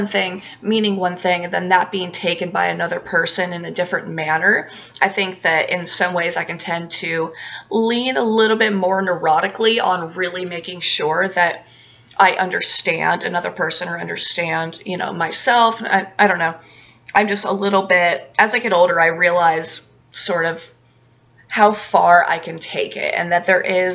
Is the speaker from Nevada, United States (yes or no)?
yes; Nevada, United States; I am a woman. I am from Nevada.